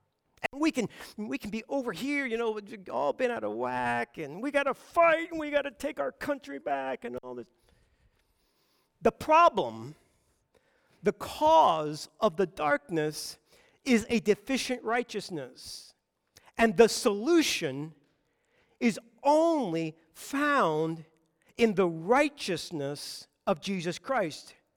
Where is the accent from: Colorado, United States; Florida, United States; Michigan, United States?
Colorado, United States; Boulder; I grew up in Boulder, Colorado, and that city is tucked right up against the foothills.